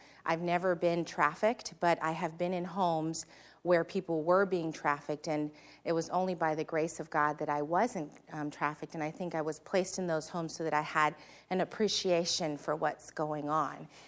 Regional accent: San Francisco, California, United States; I grew up in San Francisco. I know poverty. I know the streets

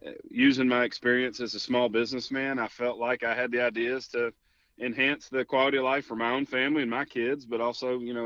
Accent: Kentucky, United States; But, you know, I'm a little partial to my hometown region. it is. I'm never going to apologize for saying yes, sir. Yes, ma'am.

